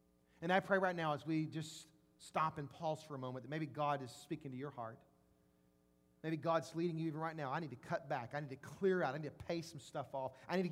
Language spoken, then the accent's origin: English; Jackson, Mississippi, United States; I'll never forget a girl I grew up with in Northeast Jackson.